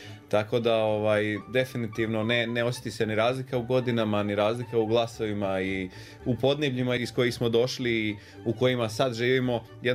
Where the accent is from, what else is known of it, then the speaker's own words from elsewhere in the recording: Lika-Senj County, Croatia; Konkretno obojica smo Ličani.